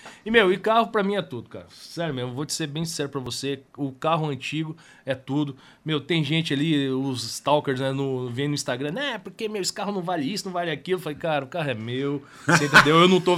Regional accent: Apucarana, Paraná, Brazil; born there; now in Londrina, Brazil; Eu, na verdade, sou nascido em Apucarana.

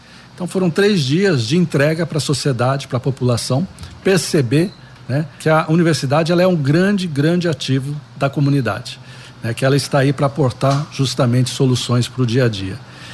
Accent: Londrina, Paraná, Brazil; A minha memória afetiva, ela é pé vermelho. Quer dizer, minha adolescência eu passei aqui em Londrina, né? A minha família toda mora aqui em Londrina.

